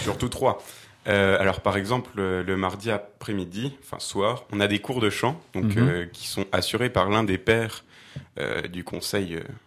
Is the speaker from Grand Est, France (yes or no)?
yes; Grand Est, France; je viens du diocèse de Metz, d'un petit village qui s'appelle Sorbet.